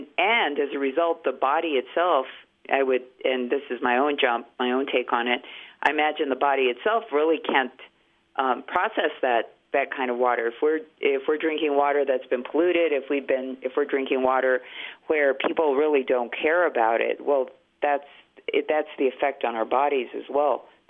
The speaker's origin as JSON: {"language": "English", "town": "Taos", "region": "New Mexico", "country": "United States", "tie": "born or raised there", "said": "I grew up in Taos, and like my family and their family and their family and on and behind on and on."}